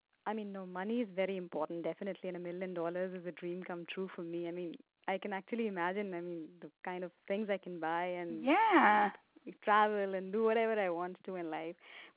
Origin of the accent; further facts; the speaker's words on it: India; English is a second language; moved away as an adult; now in -; She's actually in India, and I'm from India.